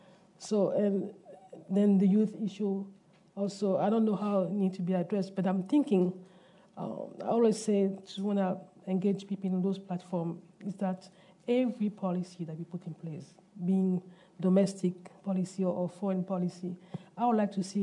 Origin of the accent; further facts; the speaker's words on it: Cameroon; And of course, Cameroon, my home country, who's like the pillar of the region.